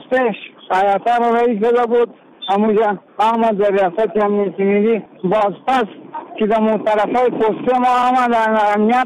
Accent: Afghanistan; افغان هستیم از افغانستان هستیم

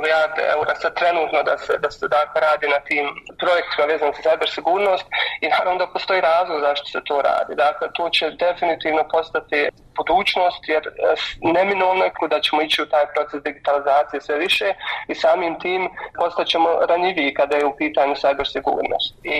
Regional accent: Bosnia & Herzegovina; Osim nas koji smo porijeklom iz Bosne i Hercegovine

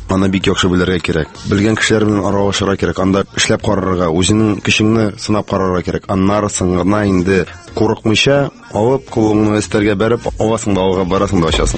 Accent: Tatarstan, Russia; мин үземнең балачагымны авылда үткәрдем. Авылда инде көтүләр көттем, печән чаптык инде егетләр белән шулай бергәләп, малайлар белән үстек, аралашып.

